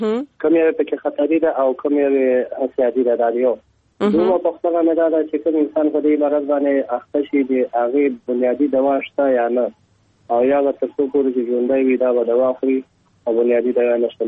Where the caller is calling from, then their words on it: Laghman, Afghanistan; د لغمان ولایت نه تاسو سره په تماس کې.